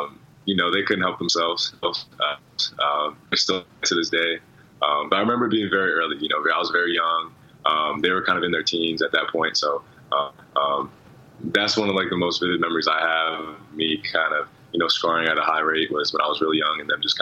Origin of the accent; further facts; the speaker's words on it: Chandler, Arizona, United States; now in Milwaukee, United States; even now when people say, where are you from? I'm like, Chandler, Arizona. They'll say, okay, what's a kid from Arizona doing in Milwaukee, Wisconsin?